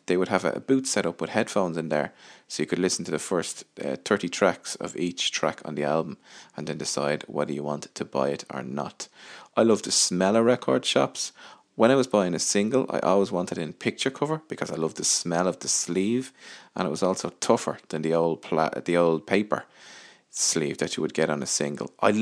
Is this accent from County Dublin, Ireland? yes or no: yes; Dún Laoghaire, County Dublin, Ireland; it was in a place called Dunleary, which is on the east coast of Ireland, my hometown.